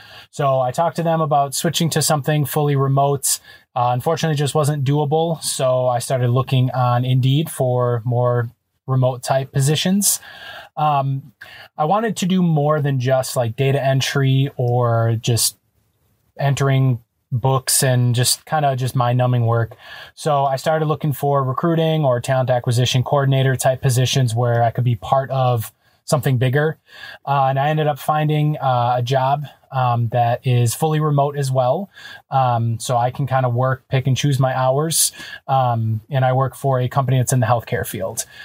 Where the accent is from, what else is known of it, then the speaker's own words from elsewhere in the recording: Wisconsin, United States; because we're from Wisconsin, we had winter tires on our van.